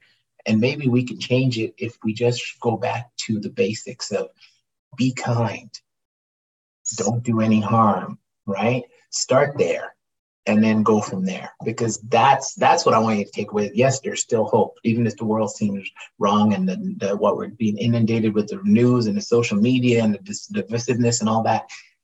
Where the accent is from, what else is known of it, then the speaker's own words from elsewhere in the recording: Canada; I'm a Canadian actor that's working. I'm a Canadian actor on a movie set.